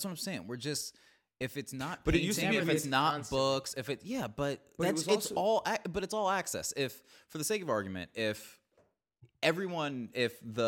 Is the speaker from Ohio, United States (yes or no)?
no; Marietta, Georgia, United States; I'm from Marietta, Georgia, and like, I promise you, 99.9% of that city thinks the complete opposite of me